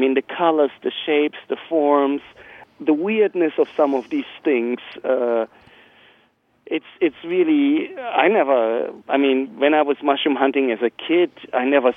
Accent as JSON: {"language": "English", "region": "Bavaria", "country": "Germany", "tie": "born or raised there", "said": "mushroom knowledge that I acquired from my early years on growing up in Bavaria, in Germany"}